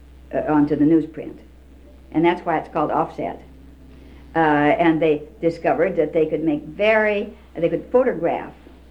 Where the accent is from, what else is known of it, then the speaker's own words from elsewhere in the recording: Wenatchee, Washington, United States; born there; I was born down here in Wenatchee.